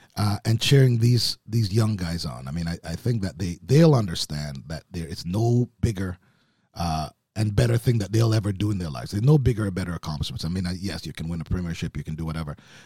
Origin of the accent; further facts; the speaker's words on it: Jamaica; now in Canada; One, I am Jamaican. However, I as a Canadian, I've worn no other uniform, and I bleed red and white.